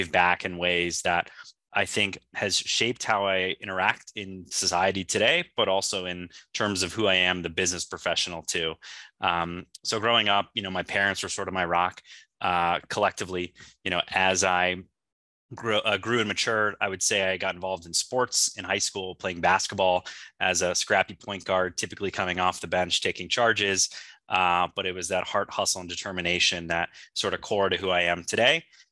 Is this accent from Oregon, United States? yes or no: no; Palm Harbor, Florida, United States; So, yeah, I grew up in Palm Harbor, Florida. Grew up there my whole life, and right outside the Tampa Bay area